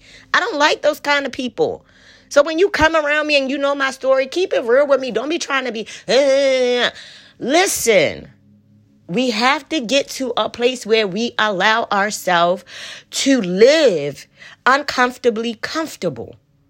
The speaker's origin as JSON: {"language": "English", "country": "Kenya", "said": "Y'all know I'm from Kenya."}